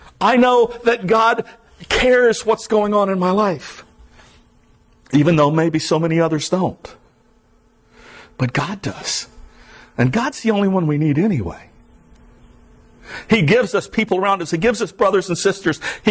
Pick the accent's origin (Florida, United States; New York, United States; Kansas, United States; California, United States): Florida, United States; I grew up in the Everglades. I am from the swamps.